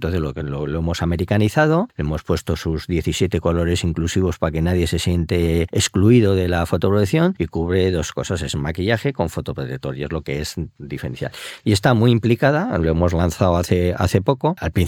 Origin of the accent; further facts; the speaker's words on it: Felanitx, Balearic Islands, Spain; mallorquines y eso quieras o no también algo une, aunque yo soy del pueblo, que es rival del de Rafa de Manacor, yo soy de Felanitx y los dos pueblos pues tienen su rivalidad.